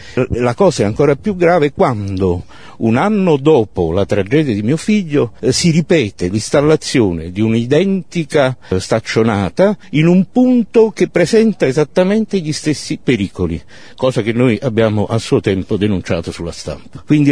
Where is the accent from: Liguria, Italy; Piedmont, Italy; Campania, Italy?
Campania, Italy; Naples; Noi siamo di Napoli, la mia famiglia è di Napoli